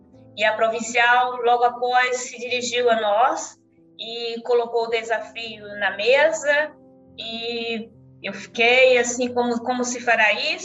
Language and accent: Portuguese; São Luís, Maranhão, Brazil; eu nasci numa ilha, em São Luís do Maranhão. Cresci na ilha, aprendi a nadar no seio da minha mãe